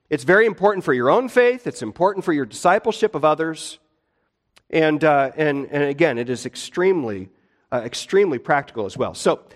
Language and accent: English; Midwest, United States; And growing up in the Midwest, we would get some pretty powerful thunderstorms at times.